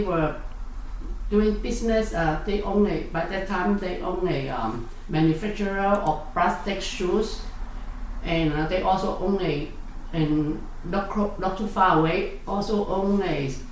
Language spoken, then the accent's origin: English; Cholon, Ho Chi Minh City, Vietnam; moved away; I was born in South Vietnam in 1955.